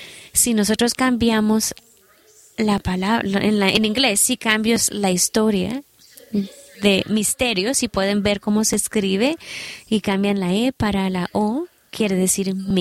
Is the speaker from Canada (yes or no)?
yes; Canada; Yo soy de Canadá, así es que yo vengo de un país amarillo.